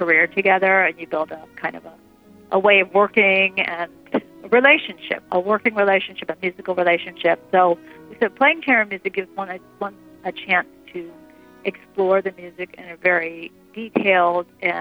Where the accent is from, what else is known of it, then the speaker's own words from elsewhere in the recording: Miami, Florida, United States; moved away as an adult; I grew up in Miami, Florida, and I went northeast to Boston to study for my undergraduate degree